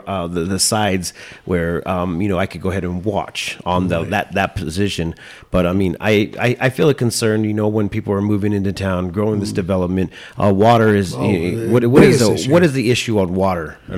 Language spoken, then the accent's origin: English; Prescott, Arizona, United States; Yeah, so, I mean, I'm born and raised in Prescott, and so to see the growth and to see the people come in here, I'm okay with it.